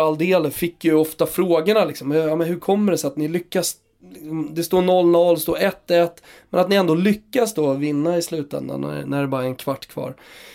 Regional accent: Stockholm, Stockholm County, Sweden; Både du och jag är från Stockholm

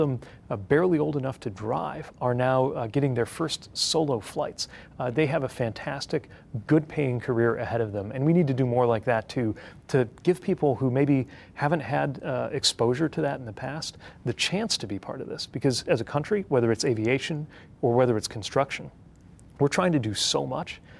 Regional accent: South Bend, Indiana, United States; I was back in my hometown of South Bend

